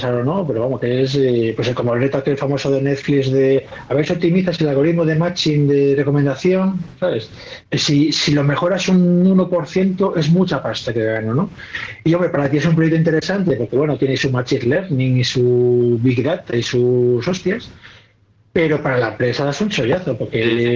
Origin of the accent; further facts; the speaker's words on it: Galicia, Spain; Bueno, yo soy gallego, entonces, pero veo que la web está en castellano